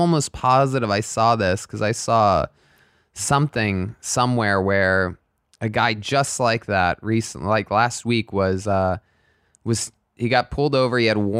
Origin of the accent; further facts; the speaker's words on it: Youngstown, Ohio, United States; I'm so glad I was raised in Youngstown.